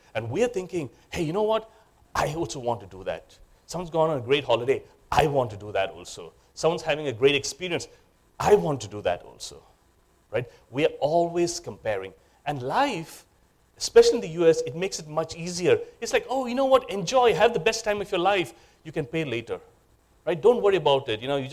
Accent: Nigeria; also born or lived in India; now in United States; I was born and brought up in Nigeria. I lived in India, and I moved to the US.

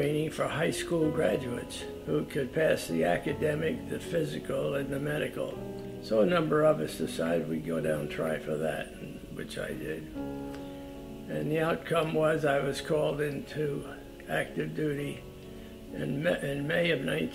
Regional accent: New York, United States; also born or lived in Detroit, United States; I was born in Detroit, Michigan, November the 14th, 1924. And after my brother was born, we moved to Briarcliff Manor, New York.

